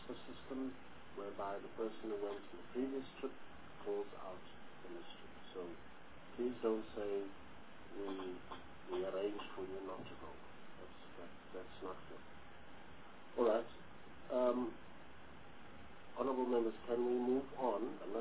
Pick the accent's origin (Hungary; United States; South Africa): South Africa; first language Zulu; I was born speaking Zulu as my mother tongue. Later on, English became my mother tongue.